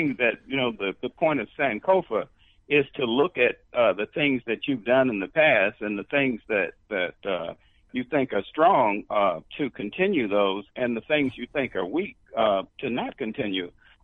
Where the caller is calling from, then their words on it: Baton Rouge, Louisiana, United States; from Baton Rouge.